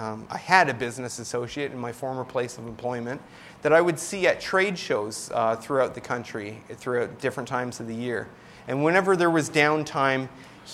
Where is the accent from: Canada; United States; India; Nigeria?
Canada; accent: Canadian; Probably one of the reasons I don't say sorry a lot is because I know you guys will mock my Canadian accent.